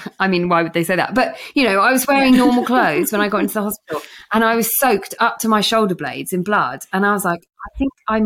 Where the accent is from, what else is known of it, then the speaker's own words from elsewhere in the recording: England, United Kingdom; we're so English that we don't want to make a fuss.